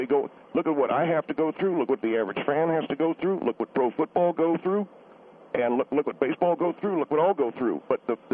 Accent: the South, United States; Mr. Henry, I've been in Florida. I come from the South. I know how hard it rains.

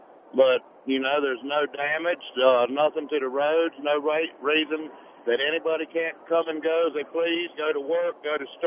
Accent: Virginia, United States; Yes, sir. I grew up in Virginia, lived there all my life.

